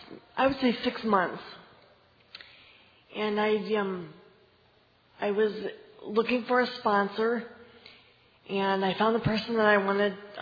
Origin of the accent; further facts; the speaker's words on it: Fort Wayne, Indiana, United States; I am from Fort Wayne, Indiana.